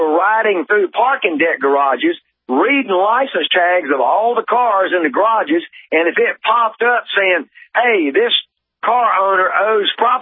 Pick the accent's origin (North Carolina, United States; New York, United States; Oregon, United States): North Carolina, United States; Charlotte; In Charlotte, North Carolina. I was born and raised in Charlotte.